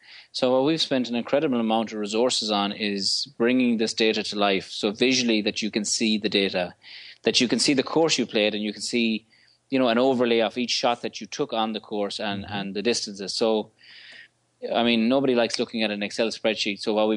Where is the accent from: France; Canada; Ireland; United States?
Ireland; moved away; I like to share so that I engage in a conversation with my buddies in Ireland, because I'm from Ireland. I miss the country.